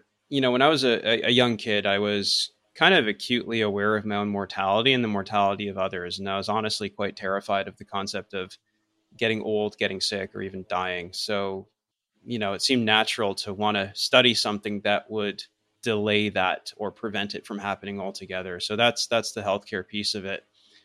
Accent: Ontario, Canada; also born or lived in Romania / South Korea; I was, raised in a small town 2 hours east of Toronto, did my undergrad in Toronto, graduate school in Toronto, MBA, almost Toronto, 2 hours west of Toronto in London, Ontario.

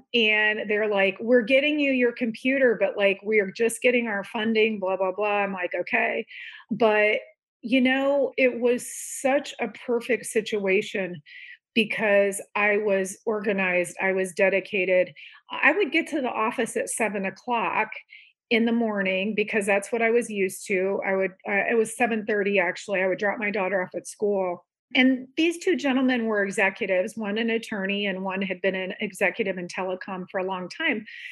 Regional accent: Midwest, United States; moved away as an adult; now in Atlanta, United States; different than I had a wonderful growing up in the Midwest, but I didn't want her in a vanilla world.

